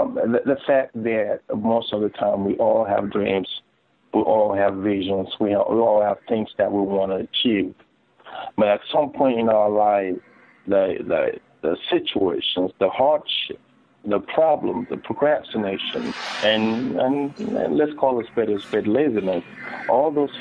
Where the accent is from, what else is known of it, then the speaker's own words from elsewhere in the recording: Togo; moved away as an adult; also born or lived in Europe; now in United States; I lived in Europe for a little over 15 years. I was born and bred in Togo in West Africa with a French background. So far I speak 7 different languages. I moved to the U.S. back in 2006